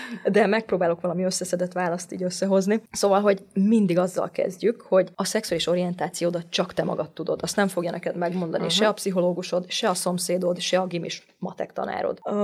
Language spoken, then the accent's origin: Hungarian; Hungary; Magyarországon nőttem fel, nőként vagyok szocializálva